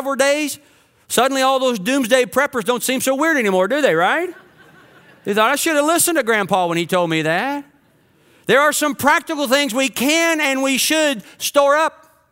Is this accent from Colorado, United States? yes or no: no; Kentucky, United States; I know where I grew up in Kentucky, my mom would can.